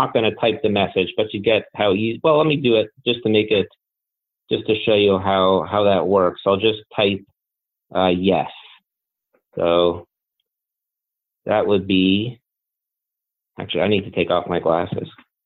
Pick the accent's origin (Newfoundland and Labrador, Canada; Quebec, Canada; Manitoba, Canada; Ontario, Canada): Quebec, Canada; Westmount; I grew up in Westmount.